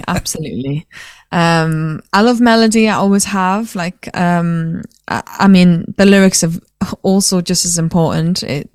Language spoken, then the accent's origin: English; North East England, United Kingdom; I'm originally from County Durham in the northeast